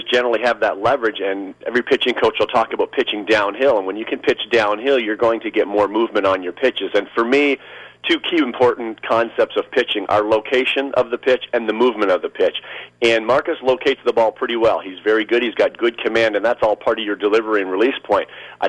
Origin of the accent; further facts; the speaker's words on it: Windsor, Ontario, Canada; being Canadian, I mean, I see the Jays a little bit, but I'm a Windsor boy, which is right on the border of Detroit, so I actually grew up a Tiger fan all my life.